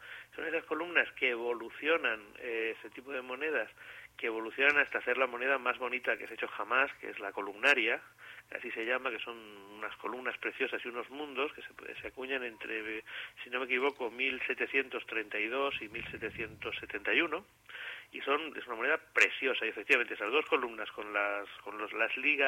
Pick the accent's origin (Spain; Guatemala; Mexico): Spain; Yecla, Region of Murcia; un abrazo muy fuerte de un yeclano a todos. Yeclano es que mi pueblo se llama Yecla y los de Yecla somos de nuestro pueblo, esa es nuestra patria chica y la queremos mucho.